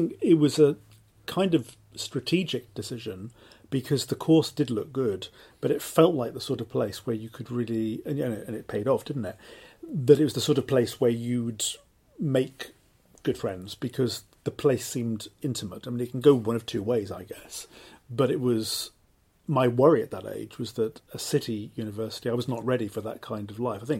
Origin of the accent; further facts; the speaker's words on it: Cardiff, Wales, United Kingdom; I'm from Cardiff, yes, so I went from one city, but in Wales.